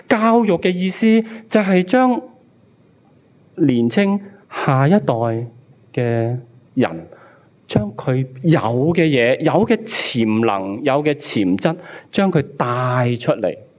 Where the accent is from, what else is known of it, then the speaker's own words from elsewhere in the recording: China; 我们中国人的社会，我们就很讲究大同啊、合群啊